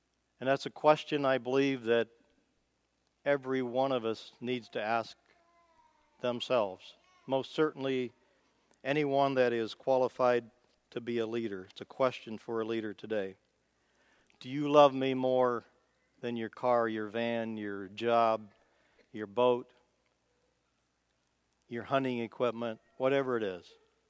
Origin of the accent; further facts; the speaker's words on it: Midwest, United States; accent: Midwest; That word lovest, with my Midwest accent, I'll probably pronounce it wrong